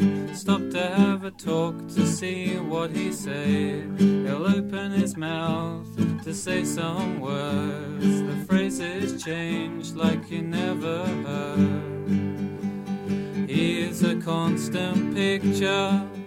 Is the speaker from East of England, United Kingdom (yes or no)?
yes; Haslingfield, East of England, United Kingdom; I'm from Cambridge, so I've been living here most of my life that I can remember, although I was from Haslingfield, which is outside of Cambridge, and I've been living on Mill Road for, must be close to 8 years now, I suppose.